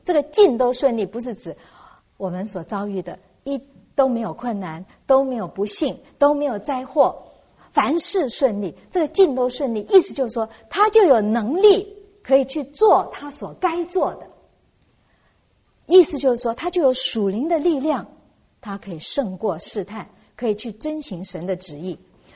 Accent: China

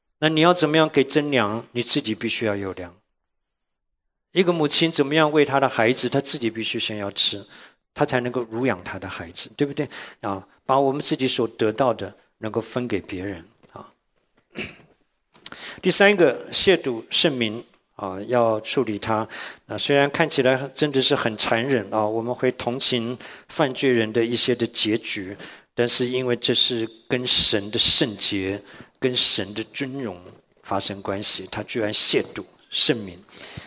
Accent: Shandong, China; 我们山东人的杠子头就是又干又硬的

